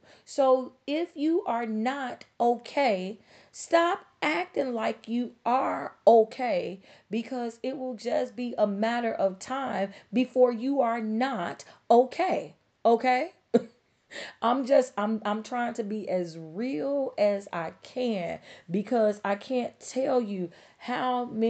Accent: Chicago, Illinois, United States; and I'm from Chicago. I've been to my fair share of hospitals throughout Chicago

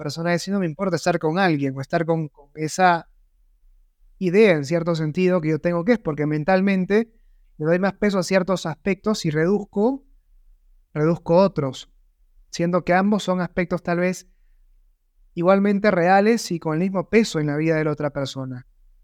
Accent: Peru; Yo soy de Perú, en Perú hablamos en la hora peruana

